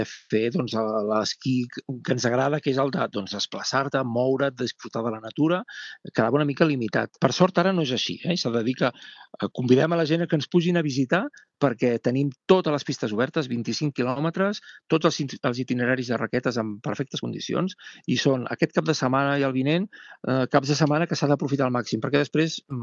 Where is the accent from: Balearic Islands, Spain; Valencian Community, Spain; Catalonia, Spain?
Catalonia, Spain; Lles de Cerdanya; Jo visc a Lles, soc de Lles, nascut allà, i la meva filla també ho és.